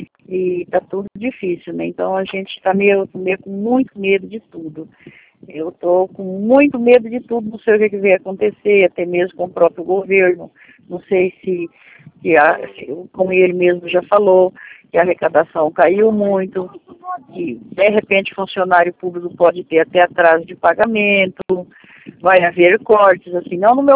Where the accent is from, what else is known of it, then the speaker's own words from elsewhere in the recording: Campo Grande, Brazil; Eu sou de Campo Grande.